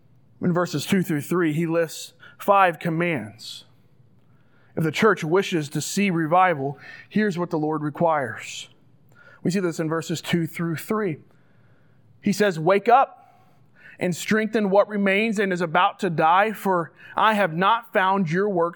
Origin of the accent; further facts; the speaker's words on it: Georgia, United States; Growing up in Georgia, Jeff Foxworthy was a name that I heard often.